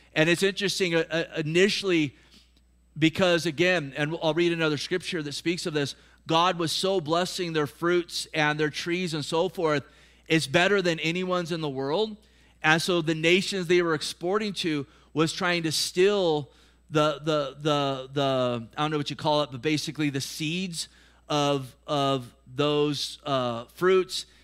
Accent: California, United States; born there; I love California. I was born in California. I pray for California. I don't plan on leaving California until the Lord raptures me or if he tells me, hey, go somewhere else.

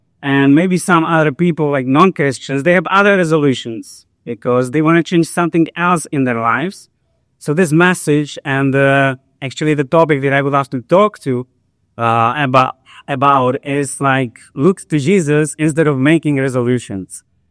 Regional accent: Czechia; now in Kuwait; I'm from Czech Republic. And I have been in Kuwait for more than a year, a bit more.

